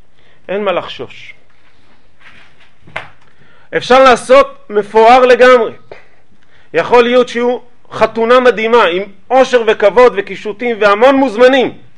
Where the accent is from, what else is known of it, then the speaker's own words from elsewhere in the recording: Jerusalem, Jerusalem District, Israel; זה לא עלה לי לראש, אני ירושלמית.